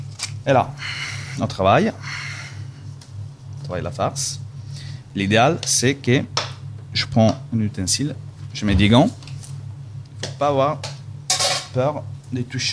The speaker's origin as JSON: {"language": "French", "region": "Sicily", "country": "Italy", "said": "Dès que je viens de Sicile, je mets un peu d'huile."}